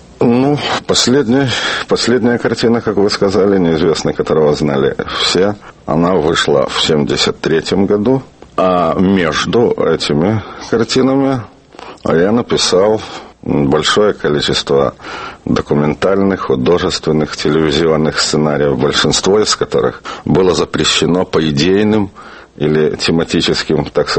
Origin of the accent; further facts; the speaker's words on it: Odesa, Odesa Oblast, Ukraine; also born or lived in Kyiv; Родился в Одессе в 1924 году. Окончил школу в Одессе.